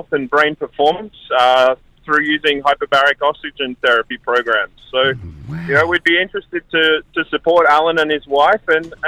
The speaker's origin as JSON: {"language": "English", "country": "Australia", "moved": "yes", "said": "I am Australian, yes. I've lived in this fine country for over 20 years."}